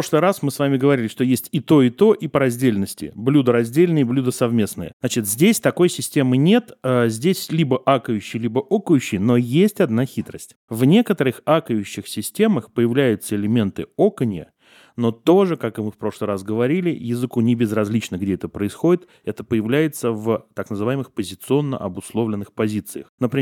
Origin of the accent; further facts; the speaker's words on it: Gus-Khrustalny, Vladimir Oblast, Russia; born there; Да, да, я же родился в Гусе Хрустальном Владимирской области